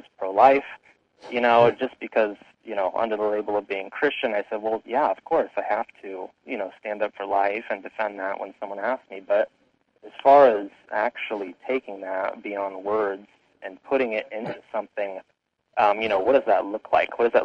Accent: Arizona, United States; So other than that, I'm a native from Arizona, born and raised.

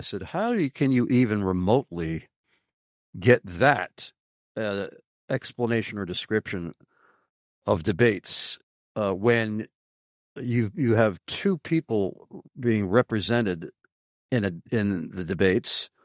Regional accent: Carlisle, Pennsylvania, United States; right here in my hometown, Carlisle, Pennsylvania

